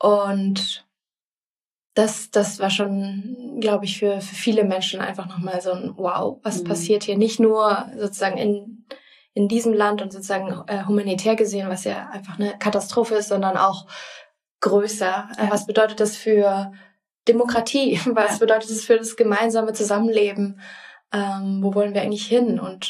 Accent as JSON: {"language": "German", "town": "Grenzach-Wyhlen", "region": "Baden-Württemberg", "country": "Germany", "tie": "born or raised there", "said": "ich werde jetzt bald 30 Jahre alt, nächsten Monat. Und ich bin im Süden von Deutschland aufgewachsen, in einem ziemlich kleinen Dorf, Grenzach-Wielen, kleiner Shoutout an dieser Stelle, mit chinesischen Eltern, die hierher emigriert sind, weil ich eine deutsche Urgroßmutter hatte"}